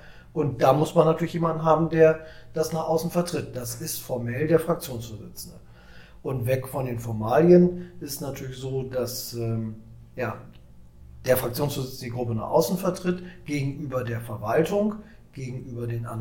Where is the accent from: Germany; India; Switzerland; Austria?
Germany; now in Ochtrup, Germany; Ja, ich habe gar nicht in Ochtrup angefangen, sondern da, wo ich herkomme, in der Nähe von Bremen.